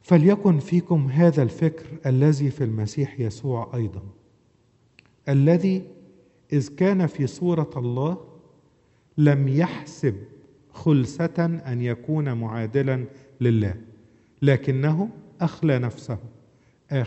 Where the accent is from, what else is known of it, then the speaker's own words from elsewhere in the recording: Asyut, Asyut Governorate, Egypt; من عندنا في أسيوط